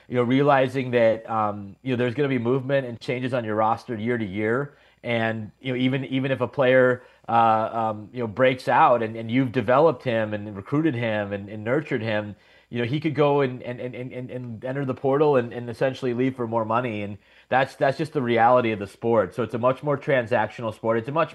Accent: California, United States; University of California, Cal, where I grew up in California

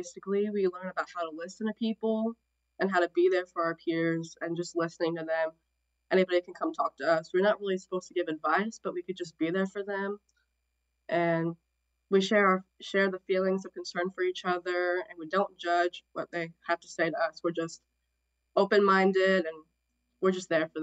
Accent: Nashville, Illinois, United States; now in Coulterville, United States; So I actually didn't grow up in Coulterville. I grew up in Nashville, Illinois, but I've been here since about 7th grade.

